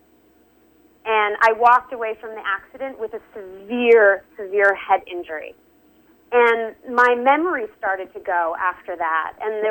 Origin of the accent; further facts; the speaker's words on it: East Coast, United States; I'm from the East Coast originally. I've been, you know, grew up like playing in the woods.